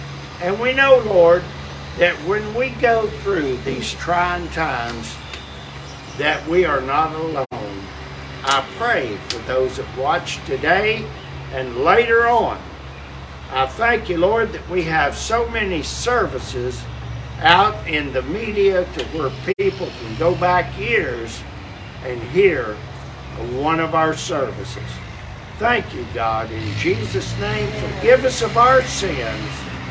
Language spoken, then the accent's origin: English; Alderson, West Virginia, United States; for us to be able to be back in my hometown this day